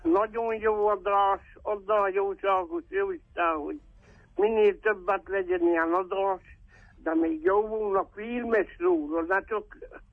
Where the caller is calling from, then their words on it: Miercurea Ciuc, Harghita, Romania; Csíkszeredából.